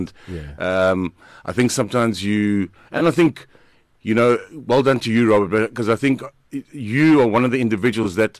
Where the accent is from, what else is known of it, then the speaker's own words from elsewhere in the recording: Pretoria, Gauteng, South Africa; now in Durban, South Africa; I have quite good friends that I grew up in Pretoria that's been living here for 27 odd years.